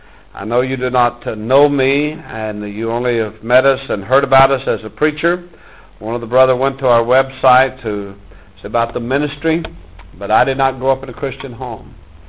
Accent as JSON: {"language": "English", "region": "the South", "country": "United States", "lives_now": "West Indies", "said": "As you can tell, we're from the South. I've been in the West Indies for almost 35 years."}